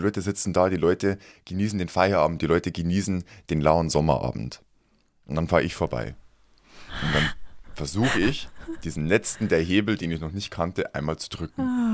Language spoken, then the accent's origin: German; Landshut, Bavaria, Germany; Wenn ich jetzt daheim bin, also in meiner Heimat